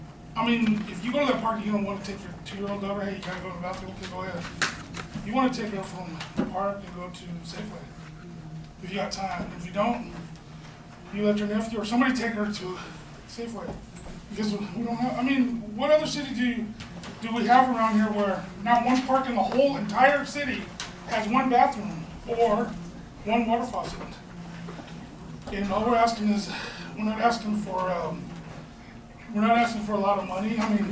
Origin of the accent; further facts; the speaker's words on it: West Pittsburg, California, United States; I'm just here from West Pittsburgh speaking about our park